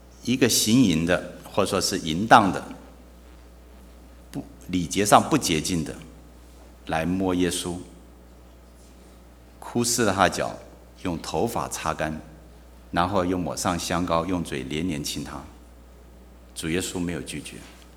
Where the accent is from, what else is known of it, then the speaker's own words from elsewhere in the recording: China; 因为我们中国人数学太好，都是这样想。